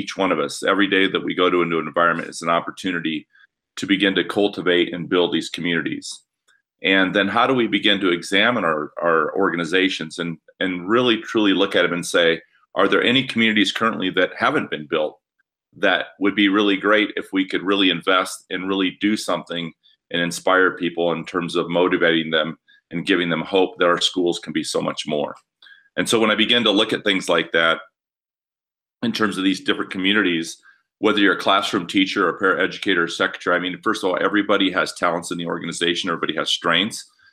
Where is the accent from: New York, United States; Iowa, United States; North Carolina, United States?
Iowa, United States; Muscatine; Because I grew up in Muscatine and then went to the school, University of Iowa, and did my student teaching actually in Iowa City, Iowa.